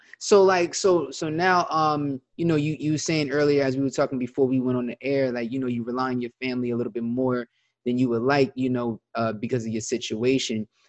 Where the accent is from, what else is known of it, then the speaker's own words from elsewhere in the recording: New Jersey, United States; all the way from the Dirty Jersey, my hometown, my main man.